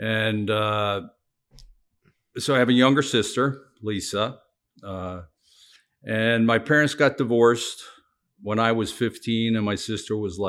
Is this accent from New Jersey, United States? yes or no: no; Norwalk, Connecticut, United States; So I was born and brought up in Norwalk, Connecticut, born in 1960. So, you know, Connecticut in the 60s and 70s, and mom and dad and a younger sister.